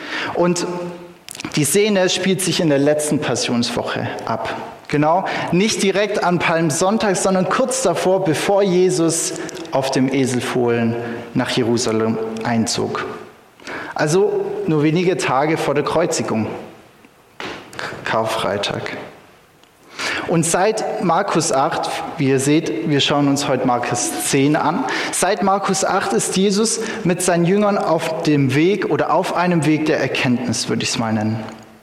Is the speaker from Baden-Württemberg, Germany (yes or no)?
yes; Baden-Württemberg, Germany; Ich freue mich, hier bei euch in Sindelfingen sein zu dürfen. … habt ihr ja schon gehört. Ich komme ursprünglich aus der Ulmer Gegend und studiere gerade an der ITA in Bad Liebenzell.